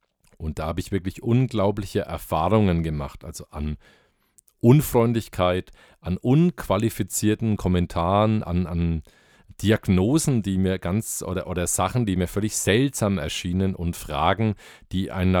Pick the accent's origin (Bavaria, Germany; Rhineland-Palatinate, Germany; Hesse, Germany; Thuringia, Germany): Bavaria, Germany; Bamberg; accent: Franconian; now in Bayreuth, Germany; ich komme aus Oberfranken, aus Bamberg, lebe mittlerweile in Bayreuth. Und ich denke, ich habe jetzt für den Podcast, habe ich mir mal vorgenommen, den fränkischen Dialekt nicht zu verstecken.